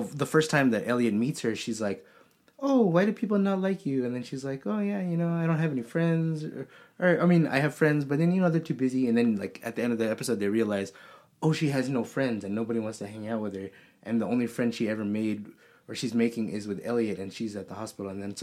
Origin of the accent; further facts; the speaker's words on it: Atlanta, Georgia, United States; Yeah, I come from Atlanta.